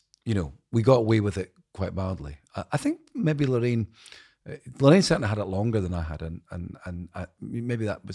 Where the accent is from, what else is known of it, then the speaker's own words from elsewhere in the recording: Dundee, Scotland, United Kingdom; Well, it's become that. It's interesting you ask. I mean, on the last record, I went back to kind of memories I had as a child.